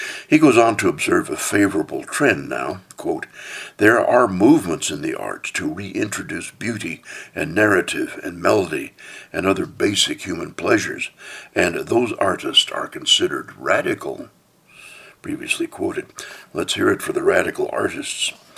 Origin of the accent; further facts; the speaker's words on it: Oregon, United States; I grew up in Oregon with its magnificent coast and beach and harbor scenes.